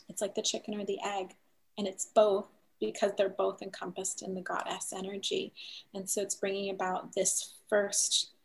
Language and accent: English; St. Thomas, U.S. Virgin Islands; I'm from the Virgin Islands, from the Caribbean, the Virgin Islands on the island of St. Thomas. And this is where my family goes back 6 generations here.